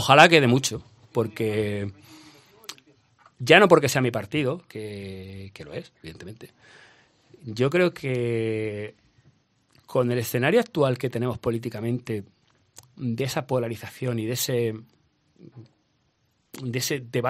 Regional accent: Mancha Real, Andalusia, Spain; Que yo ya he presentado dos veces en Mancha Real en mi pueblo, no he conseguido la victoria

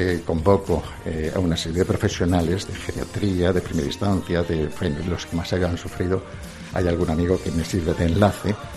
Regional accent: Albacete, Castilla-La Mancha, Spain; me desplacé a mi ciudad natal, que era Albacete

